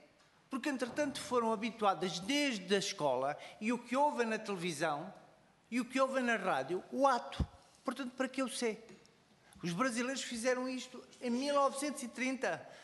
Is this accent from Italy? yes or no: no; Angola; born there; Eu nasci em Angola.